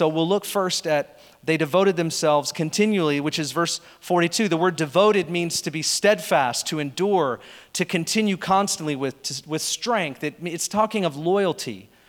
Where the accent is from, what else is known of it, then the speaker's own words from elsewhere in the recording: Seattle, Washington, United States; But because I'm born and raised in Seattle, I project it into my experience when I'm at churches